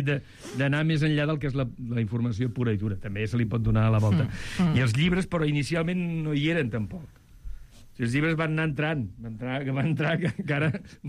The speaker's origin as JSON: {"language": "Catalan", "town": "Vila-seca", "region": "Catalonia", "country": "Spain"}